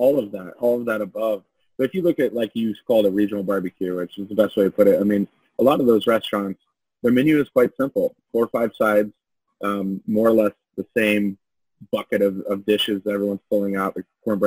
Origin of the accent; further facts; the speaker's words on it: Kansas City, Missouri, United States; I mean, to answer your question, absolutely. Born and raised in Kansas City, I think